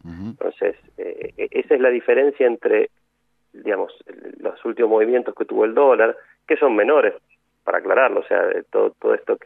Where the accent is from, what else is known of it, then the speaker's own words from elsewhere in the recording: Mendoza, Argentina; nuestras provincias, como la mendocina, se ha quedado estancada en los últimos años